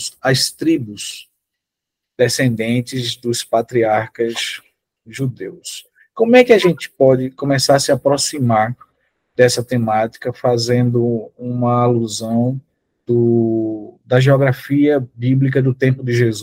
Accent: Pernambuco, Brazil; now in Goiás, Brazil; eu estou e exerço a função de pároco na paróquia anglicana São Felipe. Eu sou nordestino, pernambucano, me tornando goiano cada vez mais. Sou um homem de média estatura, com cabelo encaracolado. Sou negro indígena, de pele parda, de pele clara.

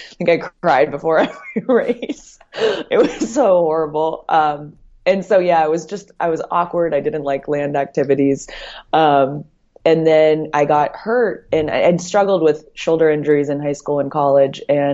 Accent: Erie, Pennsylvania, United States; I grew up in Erie, Pennsylvania.

